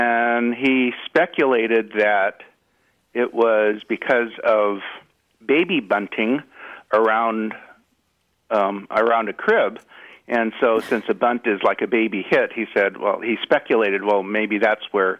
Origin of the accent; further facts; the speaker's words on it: Los Angeles, California, United States; Well, I'm from the Los Angeles area. And I grew up a Dodgers fan and listening to the legendary Vin Scully.